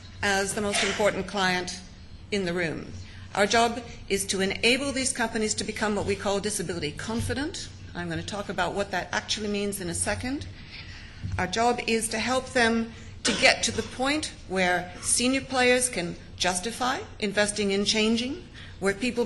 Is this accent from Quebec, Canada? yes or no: no; Alberta, Canada; now in United Kingdom; Alberta certainly is my home. And I've been in the UK a long time